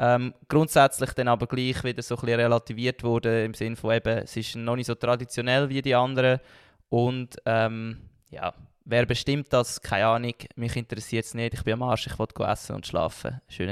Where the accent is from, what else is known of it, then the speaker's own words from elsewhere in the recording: Zug, Switzerland; Das tut mir natürlich als Zuger ein bisschen leid.